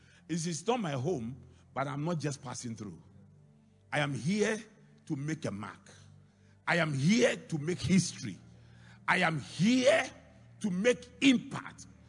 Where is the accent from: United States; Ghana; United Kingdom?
Ghana; Mampong Akuapem, Eastern Region; When you go to my hometown at Mampoekwapim, there's a hospital there. It's called the Tetekwashi Memorial Hospital.